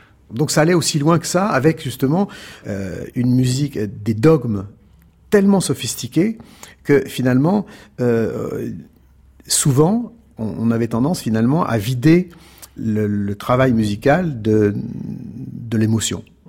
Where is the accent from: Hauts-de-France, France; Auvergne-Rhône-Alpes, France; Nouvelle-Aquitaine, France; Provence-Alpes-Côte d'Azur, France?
Auvergne-Rhône-Alpes, France; Lyon; en tant que Lyonnais